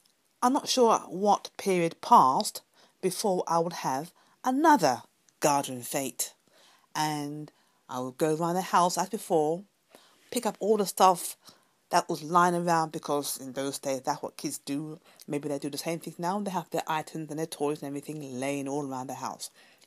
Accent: London, United Kingdom; from London, UK.

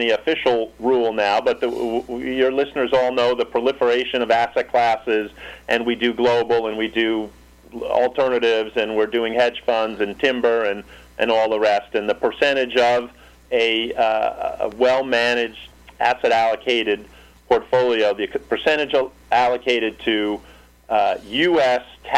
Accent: New York City, New York, United States; I grew up in New York City, and I can tell you firsthand that the west side of Manhattan has experienced, again, like a lot of cities, a lot of changes.

